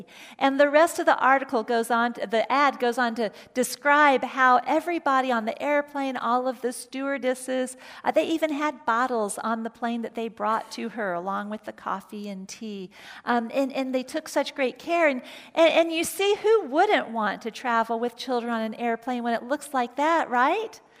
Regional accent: Atlanta, Georgia, United States; I think of my youth group when I was growing up in Atlanta, Georgia.

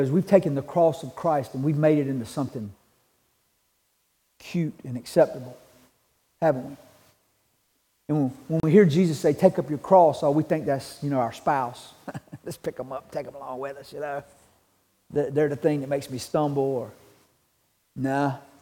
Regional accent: North Carolina, United States; I grew up here in Moore County. And in Moore County, when I was young, everybody farmed tobacco.

